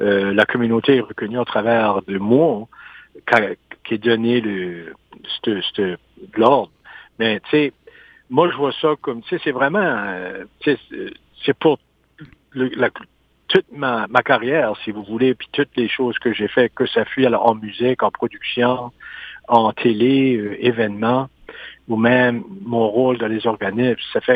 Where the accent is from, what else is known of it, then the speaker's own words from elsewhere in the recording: Canada; Le fait que je suis un Acadien